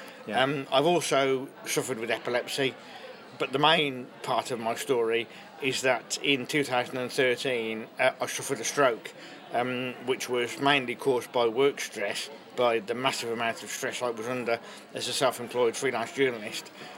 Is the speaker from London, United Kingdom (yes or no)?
no; Kidderminster, West Midlands, United Kingdom; when I was growing up in Kidderminster in the 1970s in Worcestershire